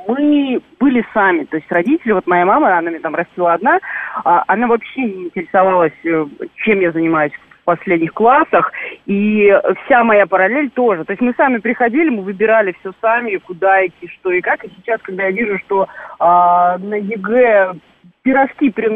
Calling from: Moscow, Russia; also born or lived in Baltics; я выросла не в России, а в Прибалтике

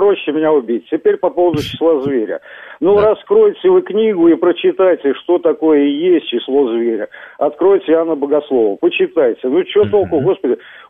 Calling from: Sarov, Nizhny Novgorod Oblast, Russia

